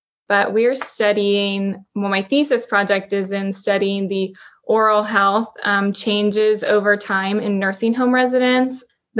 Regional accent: Maryland, United States; born there; also born or lived in Virginia / Kansas / Nebraska; now in Texas, United States; I was born in Maryland, and we lived in Virginia near DC, and then Kansas. We lived in Texas when I was younger, and then Nebraska.

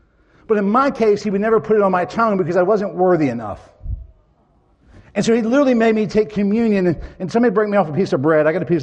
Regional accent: Ocean City, United States; And growing up in Ocean City, by the time I was 12, I was doing drugs and drinking

